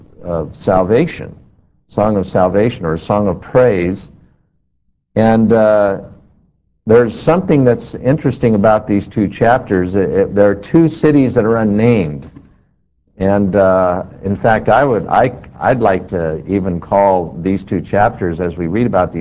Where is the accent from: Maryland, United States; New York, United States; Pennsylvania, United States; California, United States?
California, United States; Garden Grove; I grew up in Garden Grove, I grew up in Brookhaven Street where there are eucalyptus lining the whole street.